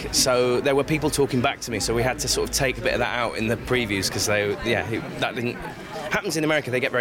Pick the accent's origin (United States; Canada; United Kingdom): United Kingdom; we, as a Brit